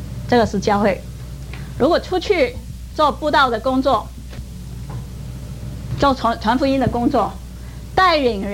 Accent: Guangdong, China; accent: Cantonese-accented Mandarin; Chinese is a second language; 我是广东人，你们可以听得出来我的广东国语啊。

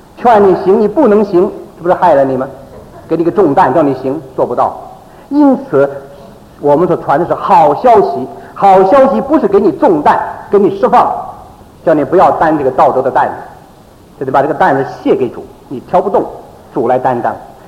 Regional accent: China; 我们身为中国人是有福了，得天独厚

